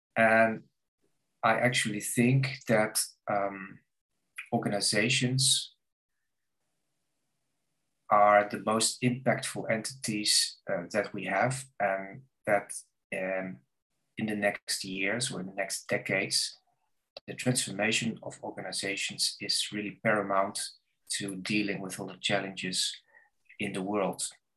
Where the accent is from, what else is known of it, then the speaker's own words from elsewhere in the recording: Netherlands; Like I'm from Holland, and we're very proud to have the first multinational in the world.